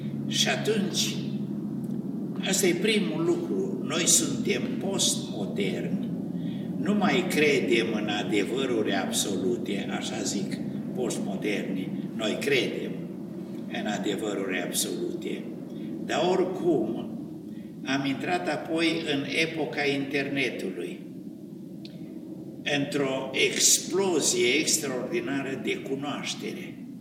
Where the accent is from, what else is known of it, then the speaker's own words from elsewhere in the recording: Apuseni Mountains, Romania; Eu sunt de la Moț